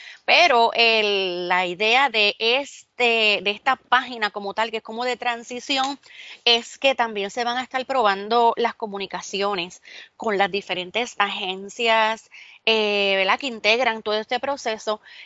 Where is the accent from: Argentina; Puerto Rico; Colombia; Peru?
Puerto Rico; Mayagüez; vamos a entrar a Mayagüez, ¿verdad? Porque somos de Mayagüez.